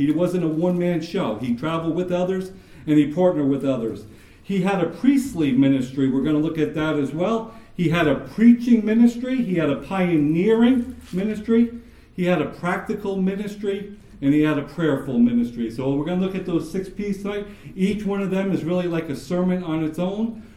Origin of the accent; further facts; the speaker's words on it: Jackson, United States; I grew up in Jackson. They all kind of stayed in town. I left right after high school. I went off to the Marine Corps, and I never actually been back to Jackson to live.